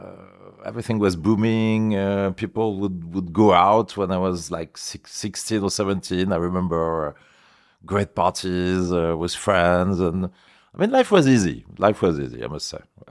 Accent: Paris, Île-de-France, France; born there; English is a second language; I was born in Paris. My family was living in Paris. But part of my family is originated from the Alps, from Savoie.

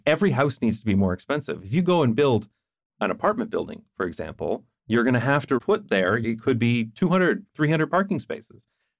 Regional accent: London, Ontario, Canada; And I certainly see that in my hometown of London, Ontario.

